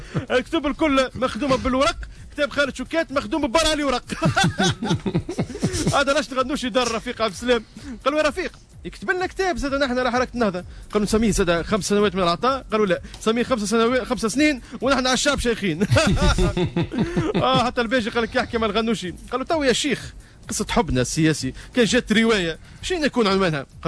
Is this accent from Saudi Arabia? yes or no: no; Tunisia; اما الكتاب هذا قفزه نوعيه في ادب الفارينه عندنا في تونس يا جماعه